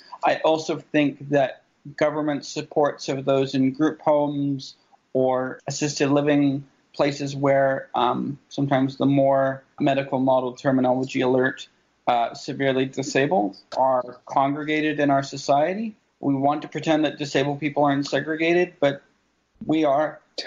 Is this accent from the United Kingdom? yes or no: yes; United Kingdom; born or raised there